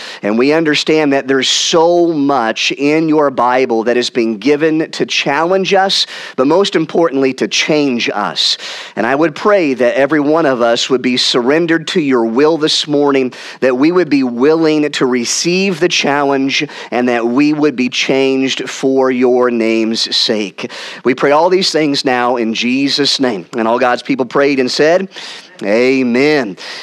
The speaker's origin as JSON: {"language": "English", "town": "Peoria", "region": "Illinois", "country": "United States", "said": "my bride, Rachel. I am from the Peoria, Illinois area."}